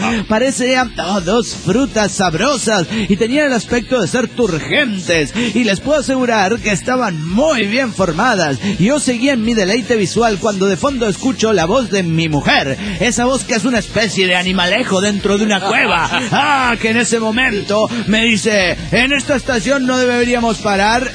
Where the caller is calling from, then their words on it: Santander, Cantabria, Spain; jefe de Santander, España.